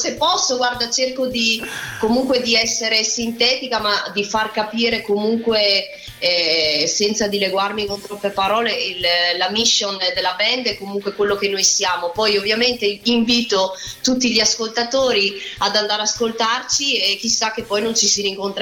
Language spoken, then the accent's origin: Italian; Verona, Veneto, Italy; born there; Io sono nata a Verona ma ho origini siciliane